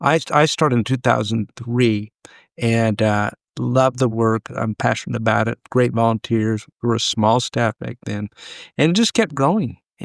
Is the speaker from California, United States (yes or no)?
yes; California, United States; moved away as an adult; now in Texas, United States; I grew up in Southern California, and I actually near the coast, so I was a surfer.